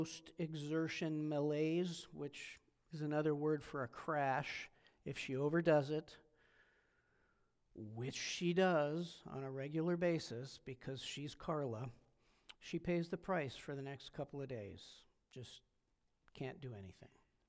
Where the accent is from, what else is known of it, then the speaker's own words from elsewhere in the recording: California, United States; I grew up in Southern California.